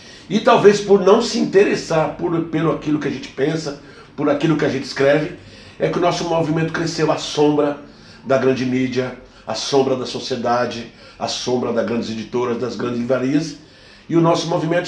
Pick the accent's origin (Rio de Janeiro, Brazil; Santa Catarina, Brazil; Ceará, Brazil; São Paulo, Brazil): São Paulo, Brazil; Eu cresci no Jardim Guarujá, Parque Santo Antônio, Jardim São Luís, Jardim Ângela, num bairro que, em 1996, essa região, foi considerado pela ONU o lugar mais violento do mundo.